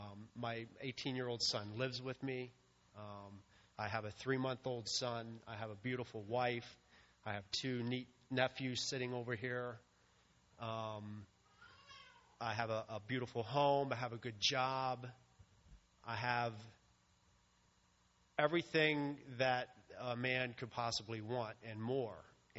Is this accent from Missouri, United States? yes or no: no; Pennsylvania, United States; He was with me through a childhood growing up in the Lebanon County foster care system.